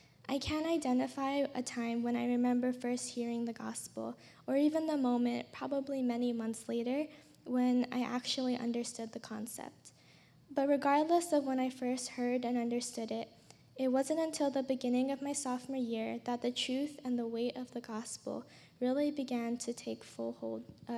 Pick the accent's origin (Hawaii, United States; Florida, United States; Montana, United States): Hawaii, United States; Honolulu; Born and raised in Honolulu, Hawaii, I've been blessed with two very loving parents and a wonderful older sister.